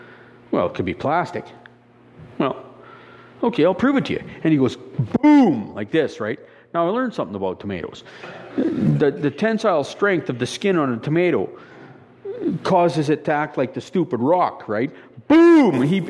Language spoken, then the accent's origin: English; Saskatoon, Saskatchewan, Canada; And then I said, well, I came from Saskatoon, Saskatchewan.